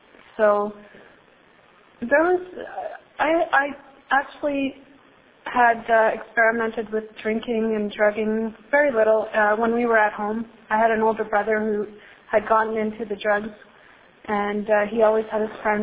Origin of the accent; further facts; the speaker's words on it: Montreal, Quebec, Canada; And so I grew up in Montreal. My family came here when we were about 6 years old, and my sister and I were twins.